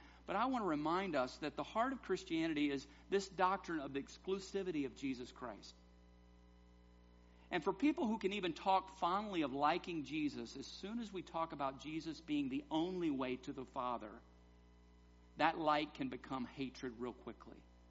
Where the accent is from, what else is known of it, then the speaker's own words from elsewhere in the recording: the South, United States; We do it well when I grew up in the South. Y'all, that takes care of it.